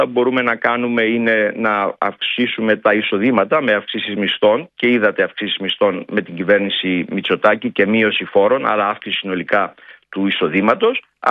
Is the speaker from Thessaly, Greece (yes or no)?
yes; Thessaly, Greece; λένε στην πατρίδα μου, τη Θεσσαλία